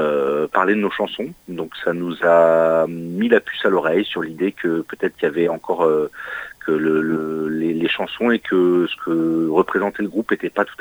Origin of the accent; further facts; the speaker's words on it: Tours, Centre-Val de Loire, France; born there; moi-même, je suis né à Tours, si j'y habite plus depuis quelques années